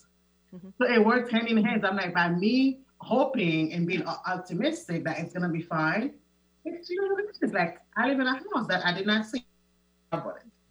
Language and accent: English; Haiti; So I am originally from Haiti. I was born and raised. So the island life is more relaxed.